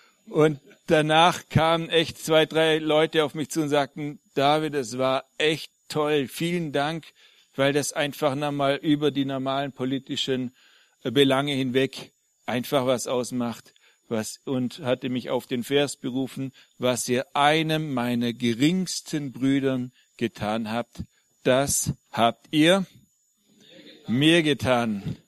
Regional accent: Friedrichshafen, Baden-Württemberg, Germany; moved away; dass ich jetzt dieses Jahr schon 10 Jahre weg von Friedrichshafen bin

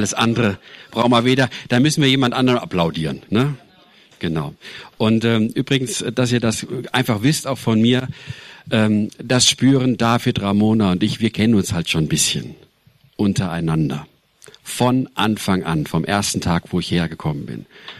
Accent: Weidenhausen, Hesse, Germany; Ich komme ursprünglich aus dem Mittelhessischen, Nähe von Marburg, Ladenbach, Weidenhausen bin ich groß geworden

